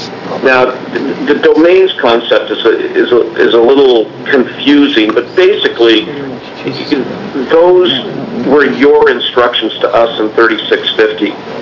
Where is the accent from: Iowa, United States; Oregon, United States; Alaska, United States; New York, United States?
Oregon, United States; Baker City; Okay. Again, for the record … from Baker City.